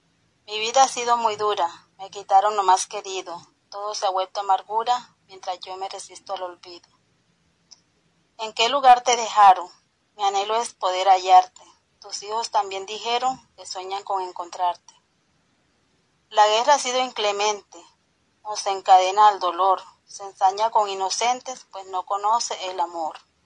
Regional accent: Chihuahua, Antioquia, Colombia; Vine desplazada de Chihuahua, Antioquia, hacia Montería Corta.

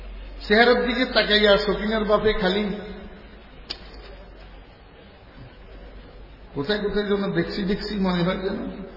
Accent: Bangladesh; আমার ভাইরা দোস্ত আপনারা আমরা যারা বাংলাদেশি অশিক্ষিত আমরাও তো আল্লাহর রহমতে ফুটতে পারব, পারব না?

